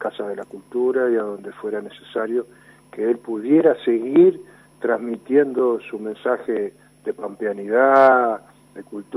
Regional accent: 25 de Mayo, Buenos Aires Province, Argentina; born or raised there; also born or lived in Rosario

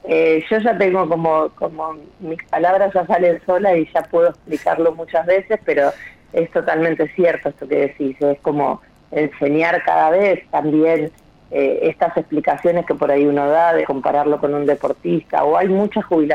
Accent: Rosario, Santa Fe, Argentina; now in Buenos Aires, Argentina; soy rosarina pero vivo en Buenos Aires

